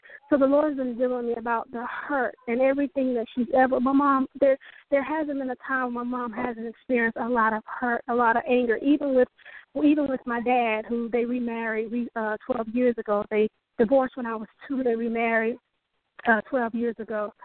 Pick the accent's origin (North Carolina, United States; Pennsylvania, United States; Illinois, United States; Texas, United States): North Carolina, United States; I'm from North Carolina. How y'all doing tonight?